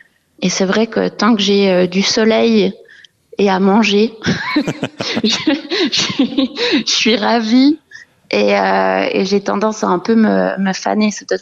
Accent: Lancy, Geneva, Switzerland; Et même à Genève, c'est vrai que j'ai grandi à Lancier. Donc, on a quand même la chance d'être pas non plus au cœur de la ville, disons.

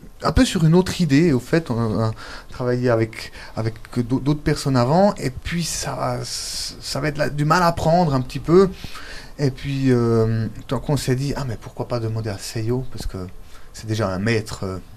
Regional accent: Biel/Bienne, Bern, Switzerland; Nous, on vient également de Bienne

